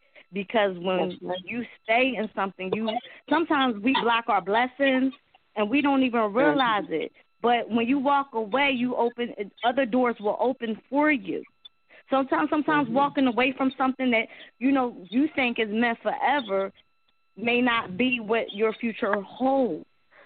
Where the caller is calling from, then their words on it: Philadelphia, Pennsylvania, United States; I'm calling from Philadelphia.